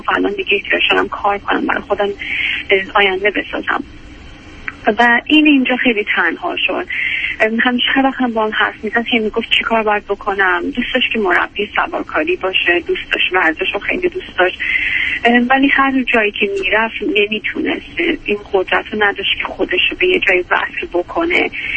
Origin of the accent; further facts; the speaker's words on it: Iran; moved away; من به عنوان یه دختر تو ایران هم نقش مادر باید بازی میکردم، هم باید مدرسه میرفتم